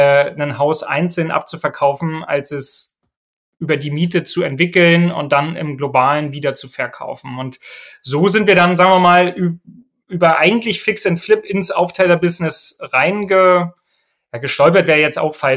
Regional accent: Rostock, Mecklenburg-Vorpommern, Germany; born there; Das ist so ein bisschen, wo ich herkomme, also ich bin in Rostock geboren, meine Frau hat in Greifswald studiert, wir haben so ein bisschen Familie bis irgendwie auch Rügen.

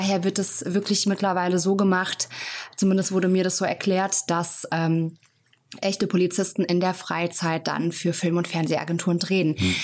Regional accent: Burghaun, Hesse, Germany; also born or lived in Fulda; Genau, ich bin ein Burkauner Mädchen und bin dort auch aufgewachsen. Meine Eltern haben dort ein Haus gekauft.

